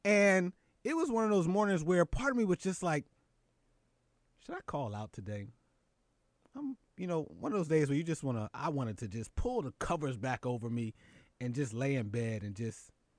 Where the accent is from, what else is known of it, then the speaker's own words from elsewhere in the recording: Philadelphia, Pennsylvania, United States; Now, I'm from Philly. Shout out to the city, brotherly love. And Philly has a bit of a underdog spirit to it.